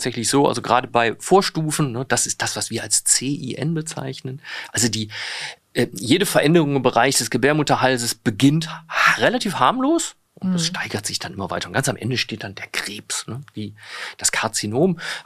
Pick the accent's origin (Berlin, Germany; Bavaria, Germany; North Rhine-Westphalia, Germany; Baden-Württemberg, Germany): North Rhine-Westphalia, Germany; Ich komme aus Nordrhein-Westfalen, da war das so.